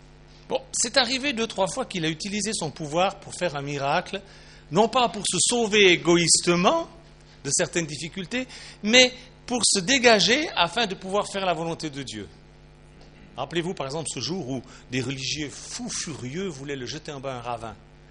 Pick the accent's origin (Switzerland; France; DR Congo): Switzerland; chez nous en Suisse